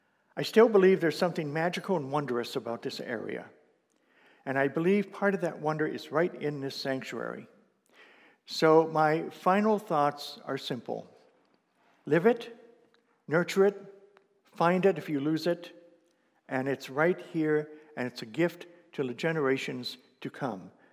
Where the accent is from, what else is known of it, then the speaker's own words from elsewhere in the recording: Meadville, Pennsylvania, United States; oh yes, I'm from Meadville, Pennsylvania, and I'm moving back to Oregon in July.